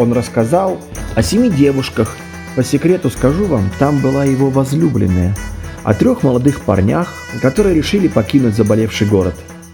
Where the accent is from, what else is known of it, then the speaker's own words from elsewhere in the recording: Saint Petersburg, Russia; У нас на Чухонке, а я ведь из Питера, вообще ничего не заметили.